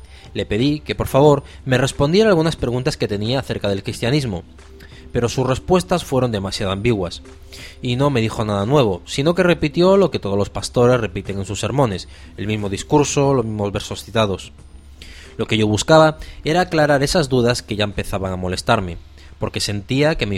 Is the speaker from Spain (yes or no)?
no; Bolivia; soy boliviana, tengo 29 años y durante los últimos 8 años de mi vida he tenido la gran bendición de transitar por el sendero del Islam. Vengo de una familia con tendencia católica pero muy poco religiosa.